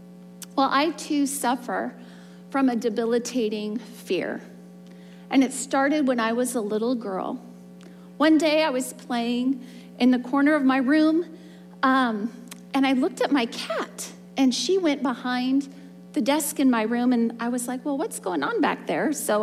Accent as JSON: {"language": "English", "region": "Southwest", "country": "United States", "tie": "born or raised there", "said": "Growing up in the Southwest, we had these things called black widows."}